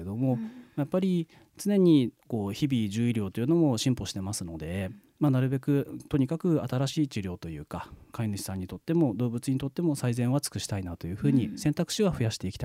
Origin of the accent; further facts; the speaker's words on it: Toyama, Japan; 生まれも育ちも富山県の富山市なんですけれども